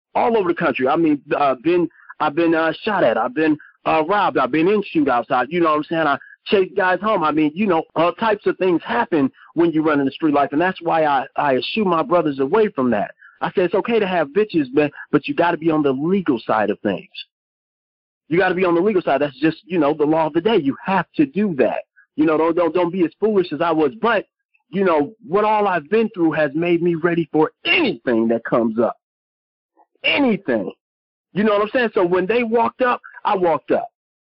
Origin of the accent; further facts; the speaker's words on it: Detroit, Michigan, United States; I'm from Detroit for real.